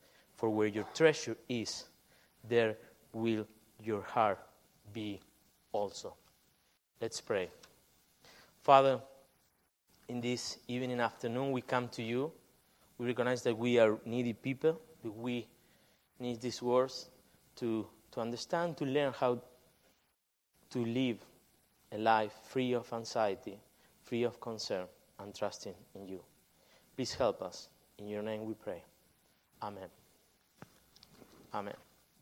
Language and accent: English; Argentina; I'm from Argentina. I'm so glad to be here.